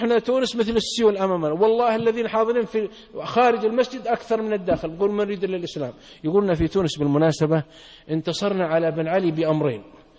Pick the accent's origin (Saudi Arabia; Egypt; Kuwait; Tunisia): Saudi Arabia; كان في بلدة عندنا في السعودية رجل عابد